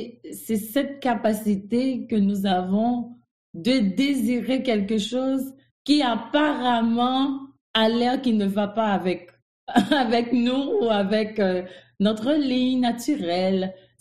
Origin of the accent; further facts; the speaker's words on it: Cap-Haïtien, Nord, Haiti; moi, je suis une haïtienne, donc je viens de la deuxième ville d'Haïti, le Cap-Haïtien.